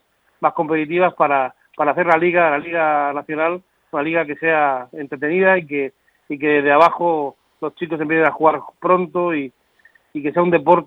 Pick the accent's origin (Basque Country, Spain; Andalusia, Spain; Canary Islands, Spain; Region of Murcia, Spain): Region of Murcia, Spain; Cartagena; Ya sabes que somos muy cartageneros